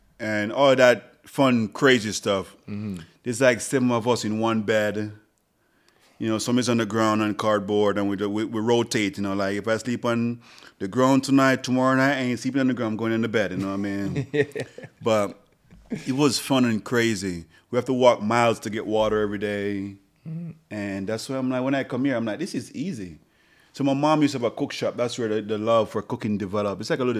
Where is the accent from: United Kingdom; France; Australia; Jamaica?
Jamaica; now in United States; I'm not from here, as you know that. I'm from Jamaica.